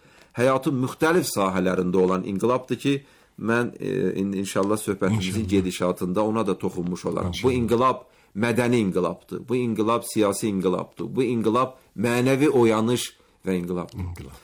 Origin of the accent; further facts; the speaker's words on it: Goychay, Goychay District, Azerbaijan; Azərbaycanın Göyçay şəhərində, mənim öz doğma şəhərimdə